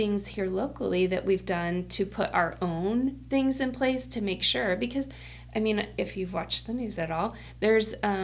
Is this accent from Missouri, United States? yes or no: yes; St. Louis, Missouri, United States; also born or lived in Northeast US; I grew up in in St. Louis, and I'm originally from the Northeast.